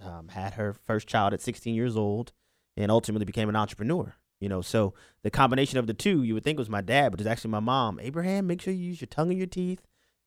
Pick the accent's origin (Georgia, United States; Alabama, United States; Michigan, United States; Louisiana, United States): Louisiana, United States; New Orleans; Born and raised, New Orleans, Louisiana.